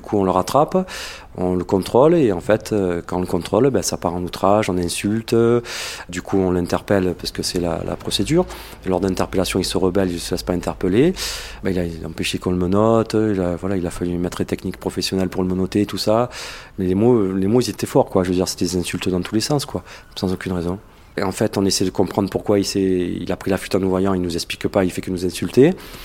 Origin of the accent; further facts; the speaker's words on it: Marseille, Provence-Alpes-Côte d'Azur, France; je suis fonctionnaire de police, je suis de Marseille, j'ai travaillé pendant plusieurs années dans le quartier nord de Marseille. Je suis également membre du bureau national du syndicat Vigipolice. J'ai 47 ans et je suis père de famille.